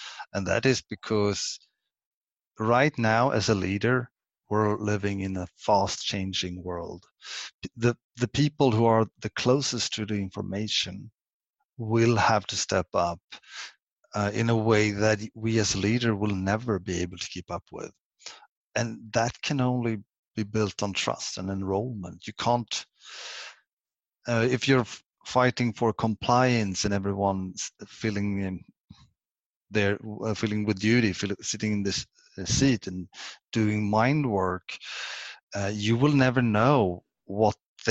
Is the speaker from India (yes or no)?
no; Sweden; English is a second language; First of all, I have to be humble and say I'm Swedish. English isn't my native language.